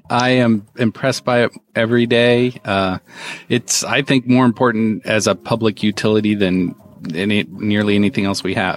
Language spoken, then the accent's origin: English; Midwest, United States; now in New England, United States; One of the interesting things that I didn't realize when I moved out here from the Midwest to New England is the names of the different sizes of night crawlers.